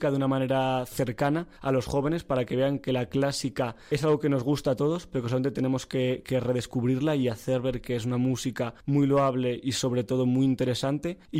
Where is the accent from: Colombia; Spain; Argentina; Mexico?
Spain; Soria, Castile and León; moved away as an adult; now in Madrid, Spain; yo soy de Soria, entonces allí terminé los estudios de piano y tenía que venir a Madrid